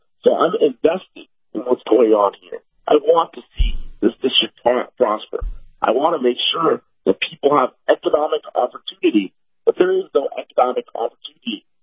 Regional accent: California, United States; I've been born in California. I've lived in the district my entire life.

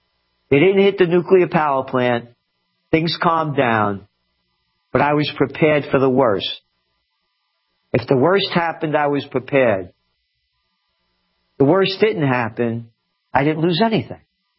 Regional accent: United States; And again, I'm an American.

